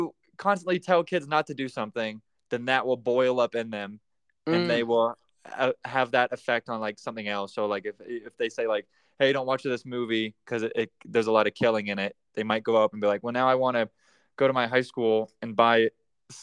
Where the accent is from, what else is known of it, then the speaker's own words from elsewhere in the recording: Kansas, United States; I was visiting my hometown, Kansas